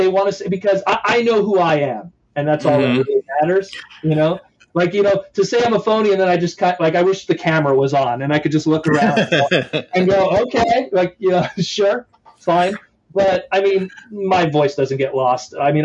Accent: Canada; Being Canadian helps because you don't have to have crazy political stances or anything like that.

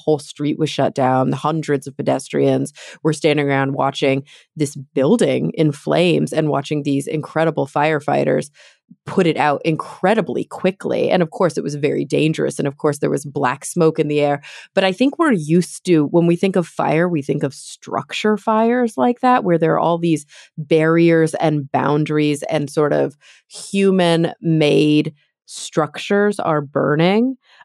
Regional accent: Texas, United States; growing up in Texas, I was exposed to a different kind of sort of existential a natural disaster threat, which was tornadoes.

